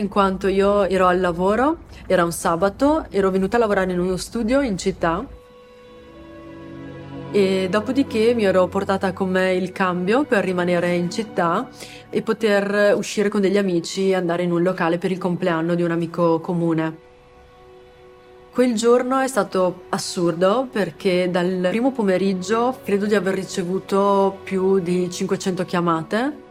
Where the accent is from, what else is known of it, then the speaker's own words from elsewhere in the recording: Isola della Scala, Veneto, Italy; born there; Sono nata a Isola della Scala, in provincia di Verona.